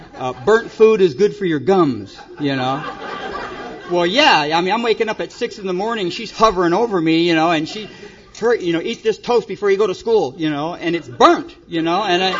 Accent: California, United States; also born or lived in Detroit, United States; My mom, you know, I was born in Detroit. I come out to California when I was about 4 years old. We brought up in a little foster home for a while.

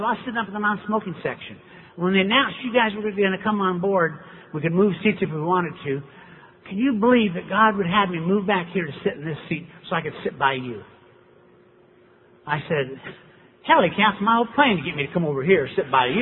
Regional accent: Orem, Utah, United States; well, I grew up in Orem, Utah. It's my hometown.

